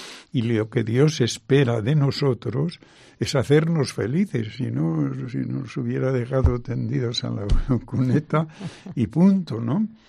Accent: Castile, Spain; mire, a mí no me mande a esa zona porque yo soy castellano. Los castellanos parece que somos muy secos

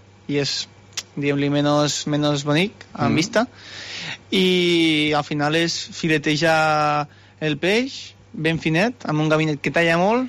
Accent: Catalonia, Spain; A veure, vinc del Delta de l'Ebre...

